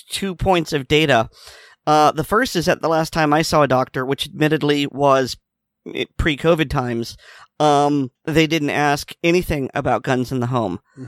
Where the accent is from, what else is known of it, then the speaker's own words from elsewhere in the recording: Florida, United States; I'm from Florida, and he's from Massachusetts.